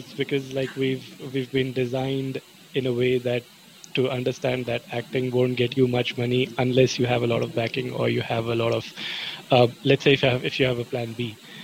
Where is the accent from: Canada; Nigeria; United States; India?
India; Delhi; moved away as an adult; now in New Zealand; So I grew up in Delhi, which is the capital of India. And I pretty much spent all my life over there. I came to New Zealand in 2019